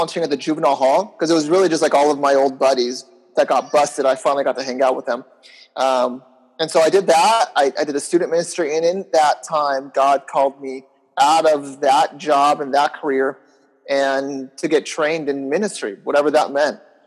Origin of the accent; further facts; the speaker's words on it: California, United States; So I'm from Southern California. I was actually one of those people who actually was raised at Saddleback Church. So I got to see all the cool stories that Rick talks about.